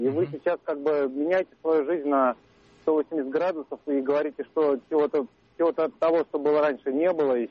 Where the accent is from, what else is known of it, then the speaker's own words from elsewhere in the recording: Moscow, Russia; я из Москвы.